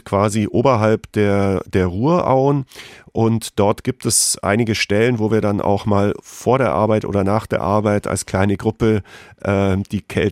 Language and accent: German; Bavaria, Germany; born there; ich bin quasi in der Nähe von Bad Wörishofen geboren worden, im Kneippland Unterallgäu.